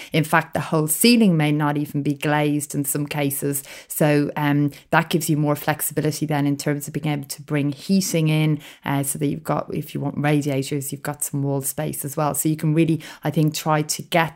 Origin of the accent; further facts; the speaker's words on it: Ireland; when I was growing up in Ireland